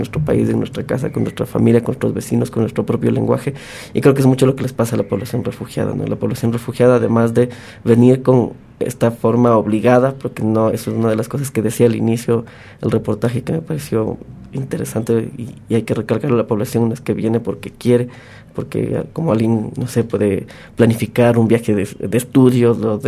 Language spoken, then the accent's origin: Spanish; Ecuador; Y yo creo que como ecuatorianos ahí tenemos